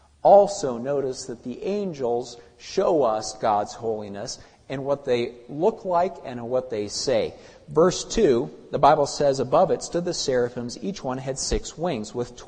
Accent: Germany; My family and I were living in Germany. I grew up in Germany as a missionary kid.

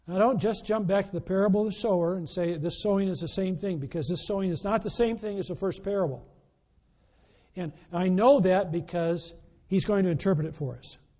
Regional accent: Midwest, United States; I'm a Midwesterner.

